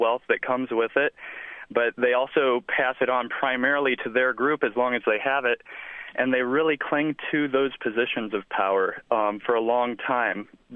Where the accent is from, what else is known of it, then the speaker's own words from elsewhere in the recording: Nzérékoré Region, Guinea; now in Louisville, United States; I grew up in Guinea, the Republic of Guinea, West Africa, and in the area of Nzerikore, and the tribe there is primarily called the Kwele.